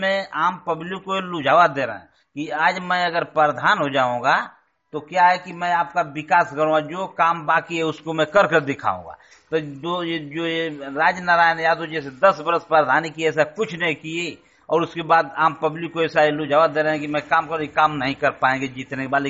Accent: Hardaspur Khurd, Uttar Pradesh, India; Hardaspur Khurd, Jalalabad, Ghazipur.

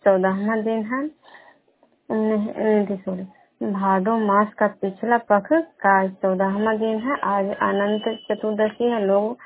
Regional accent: Vishnupur, Bihar, India; मैं विष्णुपुर ग्राम नालंदा जिला नवनसा प्रखंड के निवासी हूँ।

